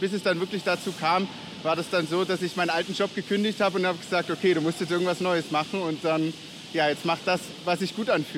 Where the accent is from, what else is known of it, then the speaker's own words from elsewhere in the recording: Chemnitz, Saxony, Germany; Nee, ich komme aus Deutschland.